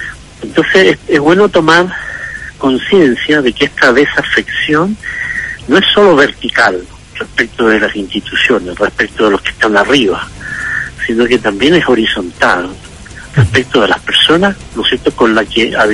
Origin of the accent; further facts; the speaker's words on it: Chile; Nosotros pensábamos como chilenos de que existía una cultura cívica bien arraigada